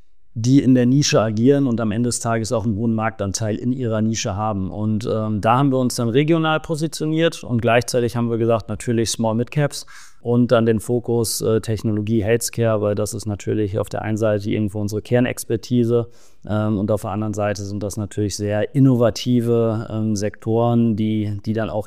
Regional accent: Münster, North Rhine-Westphalia, Germany; born there; now in Munich, Germany; gebürtiger Münsteraner und dann Wahlheimat München sozusagen.

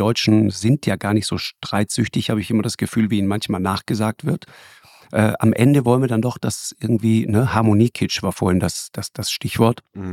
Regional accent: Tyrol, Austria; Sondern das hat eine andere Tradition hier bei uns in Tirol im weitesten Sinne.

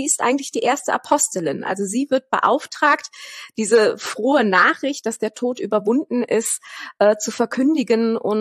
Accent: Cologne, North Rhine-Westphalia, Germany; now in Vienna, Austria; Ich bin Kölner Wahlwienerin, seit jetzt rund 5 Jahren lebe ich in Wien.

